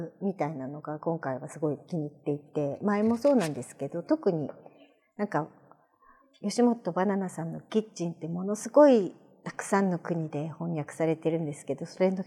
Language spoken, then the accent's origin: Japanese; Atsugi, Kanagawa, Japan; 私の故郷である厚木に写真を撮りに行ってくださって